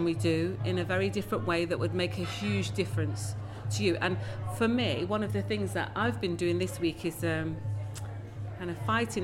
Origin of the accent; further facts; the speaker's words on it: Nottingham, East Midlands, United Kingdom; born there; Yeah, so I was born in Nottingham.